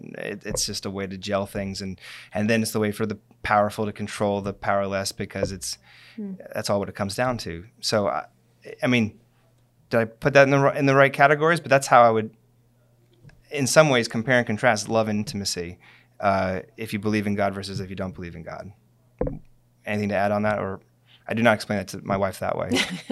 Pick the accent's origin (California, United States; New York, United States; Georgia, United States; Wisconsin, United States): New York, United States; New York City; But if I'm, you know, I'm a New Yorker.